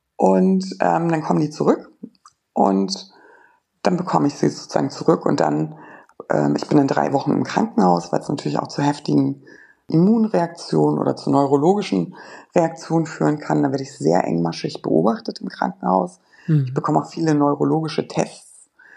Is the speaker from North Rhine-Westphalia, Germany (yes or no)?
no; Hamburg, Germany; now in Kiel, Germany; Ich komme ja eigentlich aus Hamburg, bin dann per Noteinweisung in Kiel gelandet